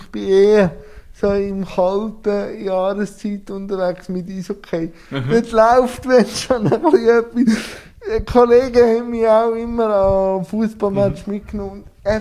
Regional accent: Lucerne, Switzerland; Fasnacht als Luzerner ist es auch.

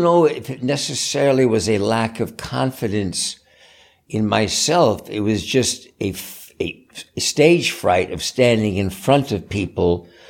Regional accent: East Coast, United States; Well, I grew up in the East Coast. People always assume because of my father, Kirk, that I grew up in California, but my parents got divorced when I was 5 or 6, so I grew up in the East Coast.

